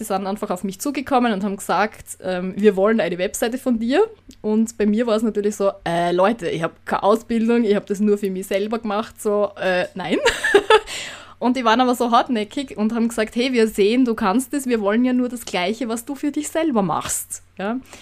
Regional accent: Austria; wie es bei uns in Österreich heißt, also wer sich gerade wundert über meinen Dialekt.

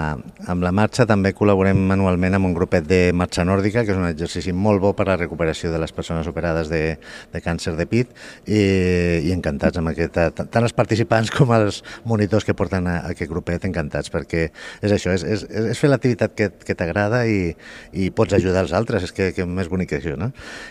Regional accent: Tarragona, Catalonia, Spain; som persones, som gent de Tarragona, som ciutadans i som solidaris

